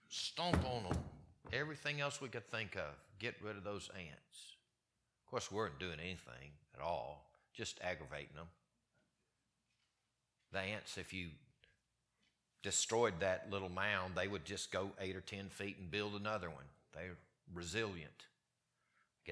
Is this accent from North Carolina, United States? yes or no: no; Mississippi, United States; I grew up in Mississippi, and you guys don't have them here the same way we have them at home